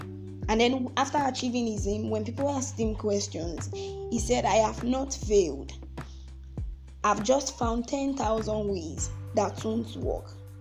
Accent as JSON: {"language": "English", "region": "Oyo", "country": "Nigeria", "second_language": "English", "said": "Good day, everyone. … from Oyo State."}